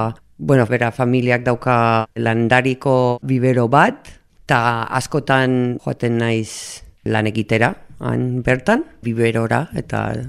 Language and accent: Basque; L'Hospitalet de Llobregat, Catalonia, Spain; moved away as an adult; also born or lived in United States; now in Ondarroa, Spain; Jaio nintzen Estatu Batuan, gero txikitan jun nintzen Bartzelonara, ospitaletara, eta bizi nintzen 25 urte gutxi gora bera, ospitaletan. Gero orain dela 6 urte etorri nintzen Euskal Herrira bizitzera, eta orain bizi naiz Ondarrun, Bizkaian.